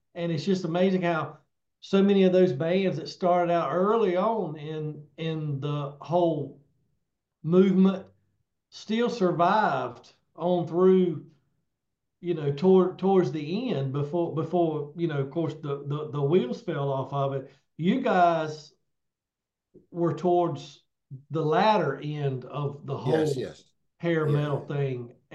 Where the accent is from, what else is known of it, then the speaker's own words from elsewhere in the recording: North Carolina, United States; I grew up in North Carolina. I grew up in the South.